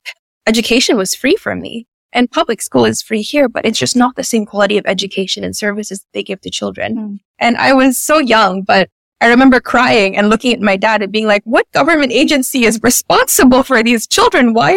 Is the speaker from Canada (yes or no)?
no; Wales, United Kingdom; also born or lived in Philippines; stigmas and stereotypes that I would have had growing up in the Philippines that I currently don't have because I grew up in South Wales